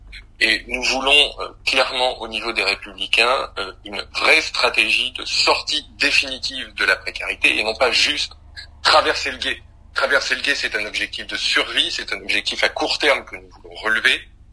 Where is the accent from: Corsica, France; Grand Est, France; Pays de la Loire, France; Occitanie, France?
Occitanie, France; Toulouse; born there; moved away as an adult; now in Paris, France; je suis un Parisien d'adoption. Je suis né à Toulouse et ça fait maintenant 12 ans que je suis installé à Paris. Je suis venu, comme beaucoup de Parisiens, pour le travail.